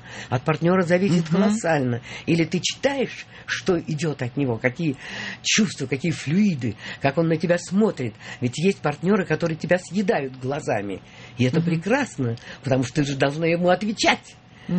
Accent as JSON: {"language": "Russian", "region": "Smolensk Oblast", "country": "Russia", "tie": "born there", "said": "Я родилась на Смоленщине, именно под Вязьмой."}